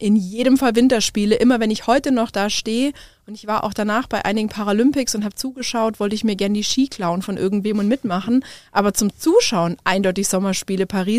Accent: Tettnang, Baden-Württemberg, Germany; also born or lived in Bavaria; Ich bin ein Aborigine-Schwabe. Also ursprünglich komme ich aus Oberschwaben, bin zwar in Bayern geboren

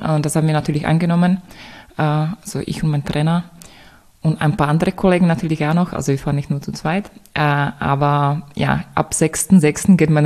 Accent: Czechia; German is a second language; moved away as an adult; now in Vienna, Austria; Ich komme ursprünglich aus Tschechien. Ich bin 2015 nach Wien gezogen, eigentlich nur für ein Semester, Germanistik. Und seitdem bin ich hier. Das heißt, im September sind das schon 7 Jahre.

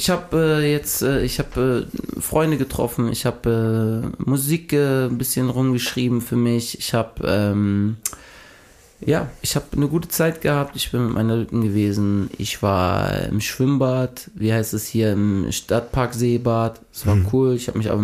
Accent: Switzerland; aber ich bin halt Schweizer, ne?

